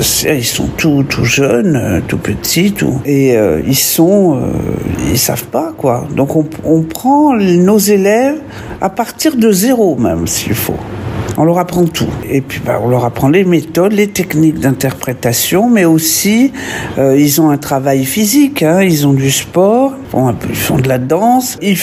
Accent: Lyon, Auvergne-Rhône-Alpes, France; born there; Bruno Bouéglin, qui habitait mon quartier, parce que je suis née à Lyon

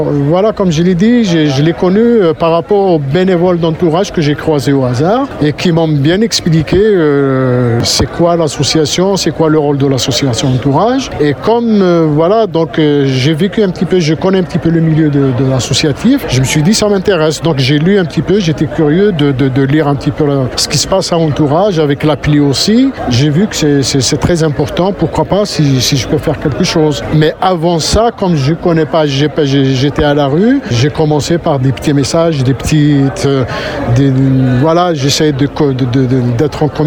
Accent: Kabylie, Algeria; French is a second language; j'ai quitté la capitale Alger et je suis retourné chez moi en Kabylie.

